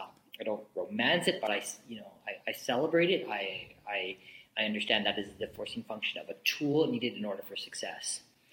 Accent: Saskatoon, Saskatchewan, Canada; I'm proudly born in Saskatoon, Saskatchewan. So I'm a prairie boy by heart and by nature. It's where I started my first company.

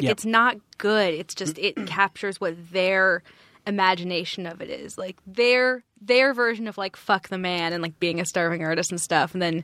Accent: Palo Alto, California, United States; Really? Oh, I'm from Palo Alto.

